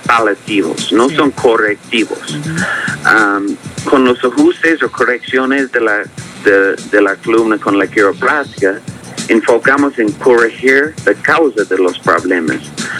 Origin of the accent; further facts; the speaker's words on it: Canada; Nuestros estudios, por ejemplo, yo soy de Canadá, estudié en Canadá y Estados Unidos.